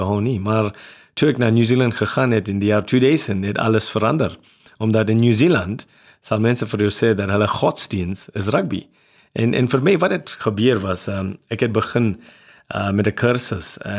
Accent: Durban, KwaZulu-Natal, South Africa; also born or lived in New Zealand; ek was groot geword in Durban. En as jy Indiër in Suid-Afrika is, jy nie volle swart mens, jy is genoem een halve swart. Maar omdat ek in Nieu-Seeland gebleef vir 12 jaar

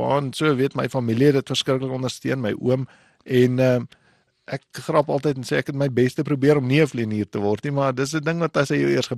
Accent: Windhoek, Khomas, Namibia; Ek is gebore in Windhoek, en ek kom van Namibia af.

